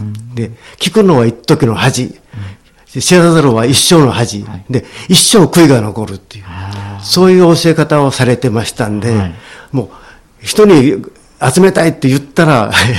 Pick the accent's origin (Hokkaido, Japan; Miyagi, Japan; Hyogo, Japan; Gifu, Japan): Hyogo, Japan; Sumoto; 私の出たね、うん、洲本の河内小学校ってもうないんですよね。